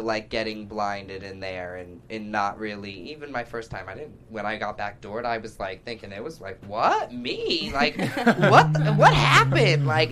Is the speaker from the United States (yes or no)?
yes; New England, United States; I'm from New England. Why wasn't Kevin on a season with me? Like, I need the New England hookup.